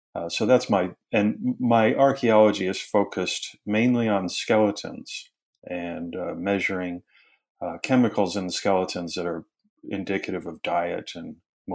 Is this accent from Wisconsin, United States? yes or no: yes; Wisconsin, United States; now in Tennessee, United States; I'm originally from Wisconsin, and it's fantastic to be living in Tennessee.